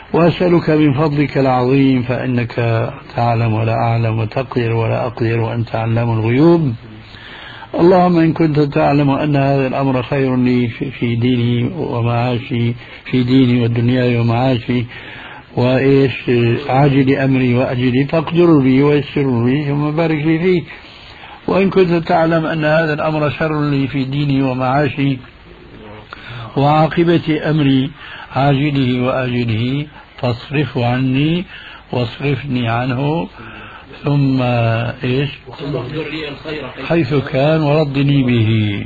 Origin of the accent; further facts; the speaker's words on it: Damascus, Damascus Governorate, Syria; هذه كانت تستعمل عندنا في دمشق